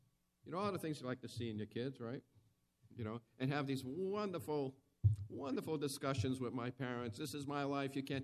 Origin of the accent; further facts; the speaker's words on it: Webster, Massachusetts, United States; Well, I'm from Webster, Massachusetts, which is a small town south of Worcester on the Connecticut border.